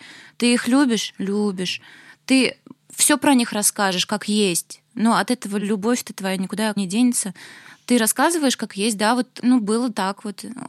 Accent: Naberezhnye Chelny, Tatarstan, Russia; Если я выросла в Набережных Челнах, где ничего не было...

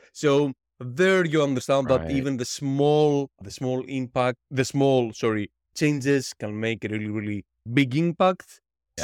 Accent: Greece; English is a second language; that accent as well because I'm Greek. No matter how good English I can speak, I can never phase out my accent.

